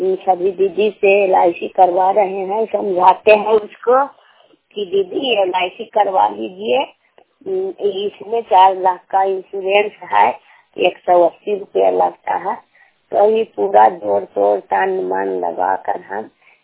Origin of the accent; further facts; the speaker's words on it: Satpur, Bihar, India; मैं सतपुर गाँव की रहने वाली हूँ और सीएम की काम करती हूँ और नॉर्थ नालंदा जिला के रहने वाली हूँ।